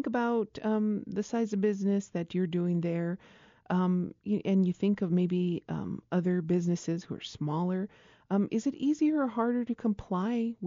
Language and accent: English; Isleta Pueblo, New Mexico, United States; from Isleta Pueblo.